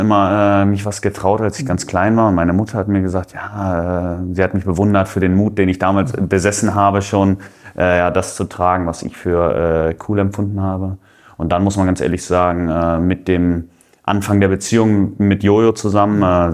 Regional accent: Kiel, Schleswig-Holstein, Germany; Ich bin ja ein Kieler Jung, ein Nordlicht. Von daher erinnert mich einfach an die Heimat

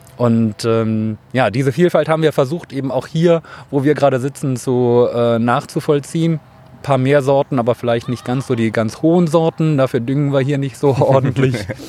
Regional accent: Rhineland, Germany; now in Oldenburg, Germany; Ich bin eigentlich Rheinländer und bis ich nach Oldenburg kam, hatte ich eigentlich mit Grünkohl gar nichts am Hut.

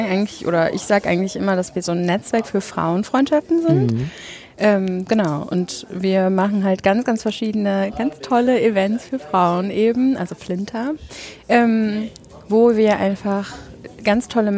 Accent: Düsseldorf, North Rhine-Westphalia, Germany; Ich komme ursprünglich aus Wersten hier in Düsseldorf, wohne jetzt inzwischen seit 6 Jahren hier in Flingern.

